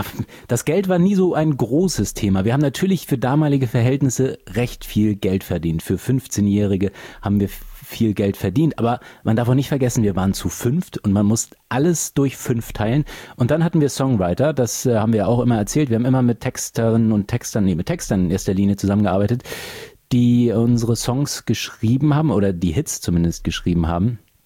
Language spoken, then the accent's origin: German; Flensburg, Schleswig-Holstein, Germany; es ist sehr schön, sich hier oben wieder zu vernetzen in meiner alten Heimat Flensburg